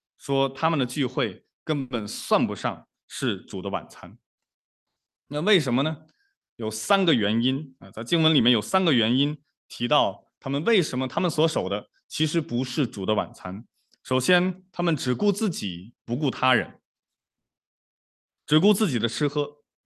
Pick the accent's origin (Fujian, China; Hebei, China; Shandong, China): Shandong, China; 我老家是山东的，那我们在山东的任何的宴会排座位都是有一个讲究的